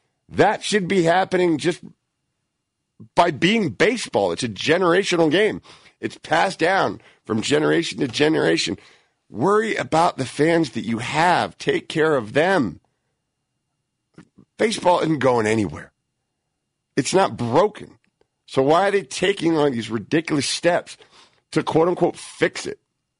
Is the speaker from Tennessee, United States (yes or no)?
no; Redwood City, California, United States; I live in the Bay Area. I'm from the Bay Area. I root for the Bay Area.